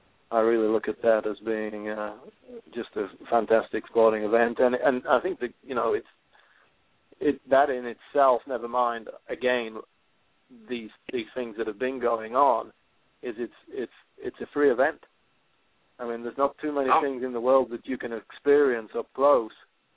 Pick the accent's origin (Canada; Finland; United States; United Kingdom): United Kingdom; I know for me, it's from growing up in Great Britain, Tim Hemman was always somebody I followed.